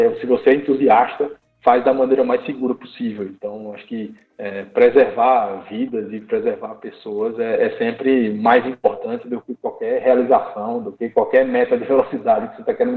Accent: Northeast Region, Brazil; É, eu sou do Nordeste, né?

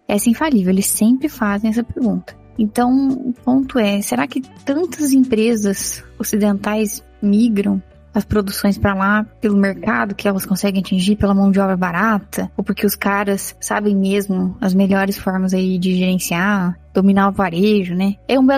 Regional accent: Guaxupé, Minas Gerais, Brazil; Já sabe, a audiência já sabe. O sotaque não nega.

